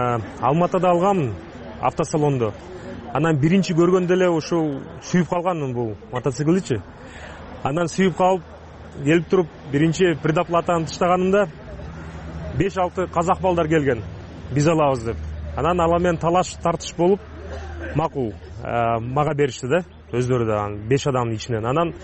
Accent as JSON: {"language": "Kyrgyz", "region": "Bishkek", "country": "Kyrgyzstan", "said": "мен Бишкектен болом, мен Бишкектин тургунумун, Кыргызстандын колунумун"}